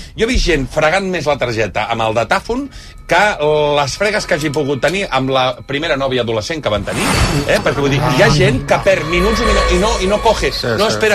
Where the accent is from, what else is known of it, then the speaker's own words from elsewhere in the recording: L'Hospitalet de Llobregat, Catalonia, Spain; O sigui, és exagerat fins i tot pels que som de l'Hospitalet.